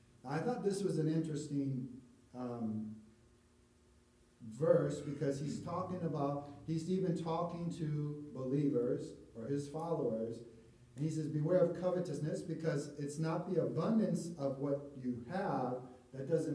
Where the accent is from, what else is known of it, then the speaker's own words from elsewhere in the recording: Minnesota, United States; And I was from Minnesota, so we talked some about the Vikings